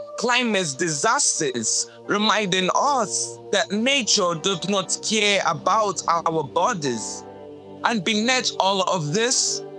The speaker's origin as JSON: {"language": "English", "country": "Nigeria", "said": "I come from Nigeria, a country in which the world often meets through headlines."}